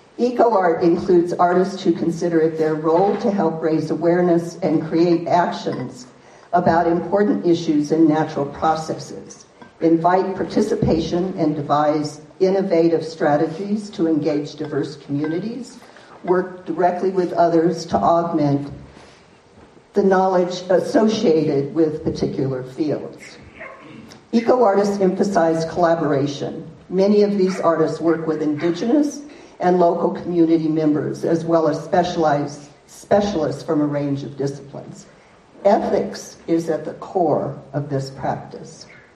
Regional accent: New Mexico, United States; The one along the Rio Grande, I'm from New Mexico, for example, a river that is almost 2,000 miles long, took 5 years to do.

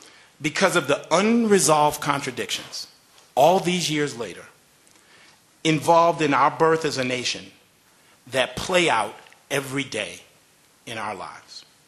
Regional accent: Louisiana, United States; also born or lived in Virginia; Like Ellen, I grew up in Louisiana, in Virginia, during Jim Crow.

